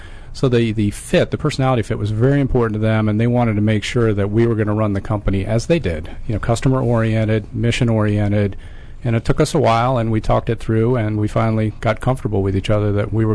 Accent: Illinois, United States; And I grew up outside Chicago.

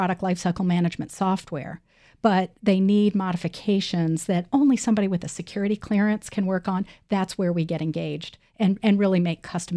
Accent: Lexington, Virginia, United States; I grew up in Lexington, Virginia. And it's a college town, as you know.

